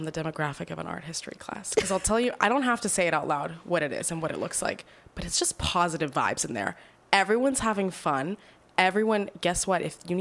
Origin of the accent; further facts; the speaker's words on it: Mississauga, Ontario, Canada; now in Montreal, Canada; I am from Mississauga, Ontario, and I'm in my second year here at McGill now